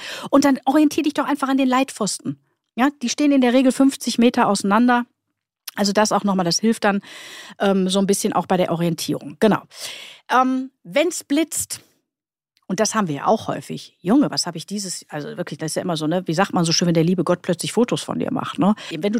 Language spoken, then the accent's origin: German; Duisburg, North Rhine-Westphalia, Germany; born there; ich komme ja gebürtig aus Duisburg. Meine Hut ist ja Krefeld.